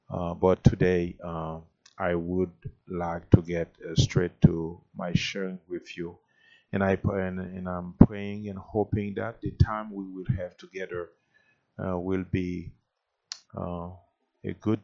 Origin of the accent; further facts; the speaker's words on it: Haiti; now in Des Moines, United States; I'm from Haiti. I'm here in Des Moines, Iowa, an area with my wife and my three boys together.